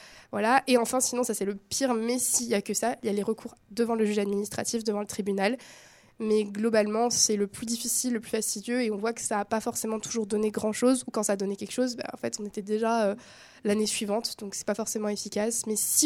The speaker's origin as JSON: {"language": "French", "town": "Strasbourg", "region": "Grand Est", "country": "France", "lives_now": "Orléans, France", "said": "moi, je viens de Strasbourg à l'origine, je suis venue à Orléans pour cette licence"}